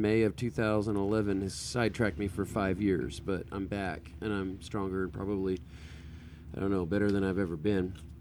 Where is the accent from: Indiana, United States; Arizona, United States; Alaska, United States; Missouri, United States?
Arizona, United States; Bullhead City; I was born and raised in Bullhead City, Arizona. I've been here my whole life.